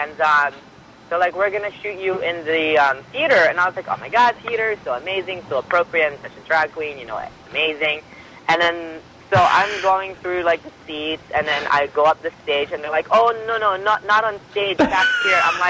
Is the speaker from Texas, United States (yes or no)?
no; Seattle, Washington, United States; now in Los Angeles, United States; I'm from Seattle. I grew up there. I drove in Seattle when it was raining.